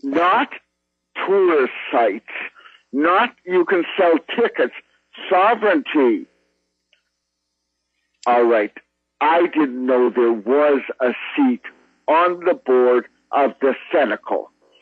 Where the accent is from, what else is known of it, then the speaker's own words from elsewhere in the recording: Canada; I grew up with them in Canada.